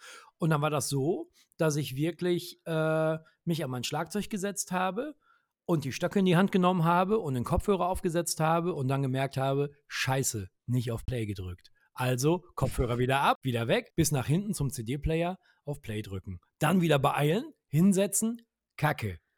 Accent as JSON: {"language": "German", "town": "Witten", "region": "North Rhine-Westphalia", "country": "Germany", "said": "habe eine Musikschule in Witten, wo ich herkomme, wo ich wohne."}